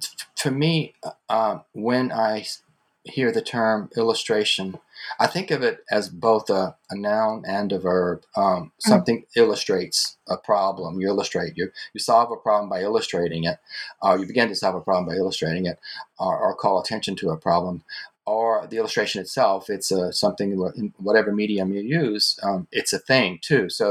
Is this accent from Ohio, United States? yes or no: no; New Orleans, Louisiana, United States; now in New York, United States; I grew up in Louisiana. And the culture shifts from region to region in the country, but it happens every single place. I want to tell you, when I moved from New Orleans to New York